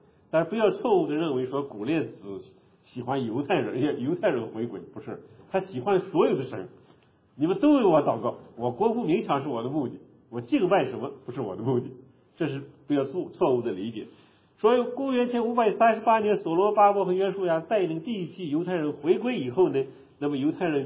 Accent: China; 我们中国人和外国人都很忙

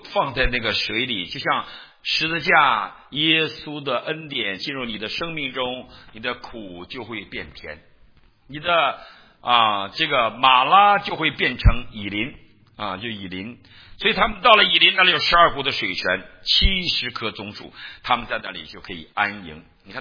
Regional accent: Northeast China, China; 我们东北人治病就给你弄点苦的东西

